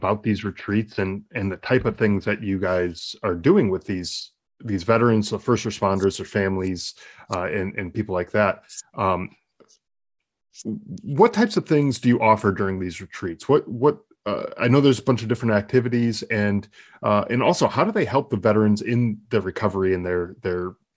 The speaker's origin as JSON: {"language": "English", "region": "Connecticut", "country": "United States", "said": "And I'm originally from Connecticut, so I'm familiar with that part of the country."}